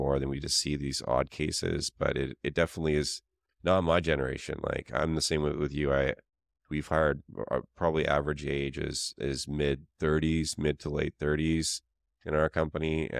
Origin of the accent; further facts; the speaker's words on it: Canada; So I grew up in Canada and it was not like that at all.